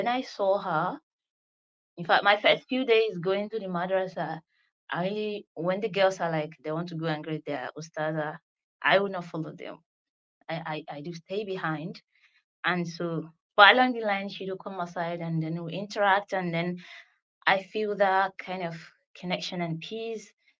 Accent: Nigeria; I am a Nigerian mom of two.

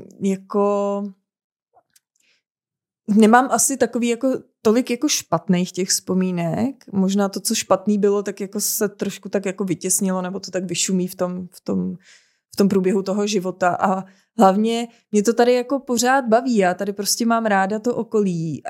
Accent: Habartov, Karlovy Vary Region, Czechia; nepocházím přímo ze Sokolova, ale jsem původem teda z Habartova.

